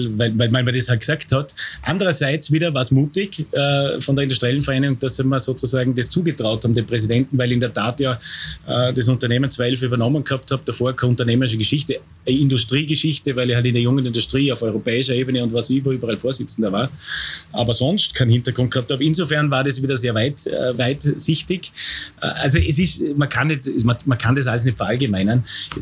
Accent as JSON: {"language": "German", "region": "Vorarlberg", "country": "Austria", "said": "Also grundsätzlich, mir taugt es in Vorarlberg und ich lebe gerne in Vorarlberg und ich fühle mich auch als Vorarlberger."}